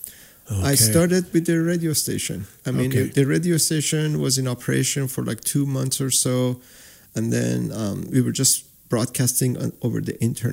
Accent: Iran; moved away; where are you from? And I go, I'm from Iran.

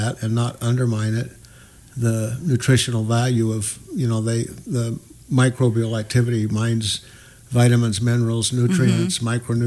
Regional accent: Colorado, United States; I grew up in Colorado, in the mountains of Colorado, so I was outside a lot. Had a great growing up, you know, out with horses and dogs.

